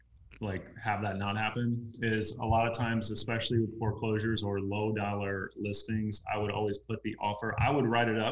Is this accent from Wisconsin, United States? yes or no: no; Cincinnati, Ohio, United States; which was foreign to me because I'm from Cincinnati, Ohio, bigger city.